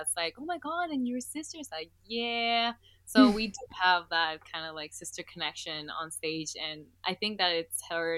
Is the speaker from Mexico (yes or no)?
yes; Monterrey, Nuevo León, Mexico; Oh, we're actually from Monterrey, Mexico.